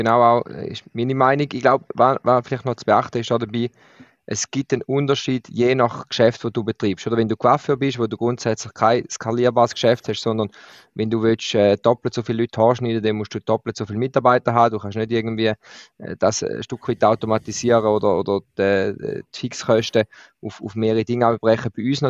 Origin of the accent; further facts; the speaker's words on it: Switzerland; etwas, was bei uns in der Schweiz oder mit vielen KMUs etwas ist